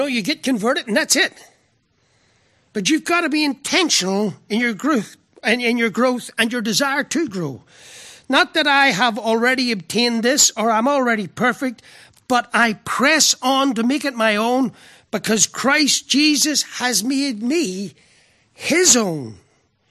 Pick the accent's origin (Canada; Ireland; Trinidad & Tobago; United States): Ireland; I'm an Irishman.